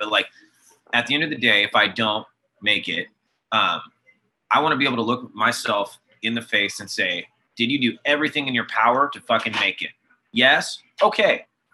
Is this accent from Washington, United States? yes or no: yes; Mukilteo, Washington, United States; you and I, we're both from Mukilteo. You know, we both went to middle school together